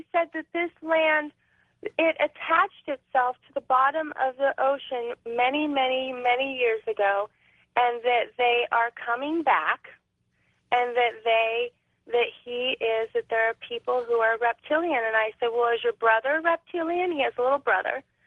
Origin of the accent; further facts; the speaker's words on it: Trinity County, California, United States; I grew up in Trinity County, in we built our own house.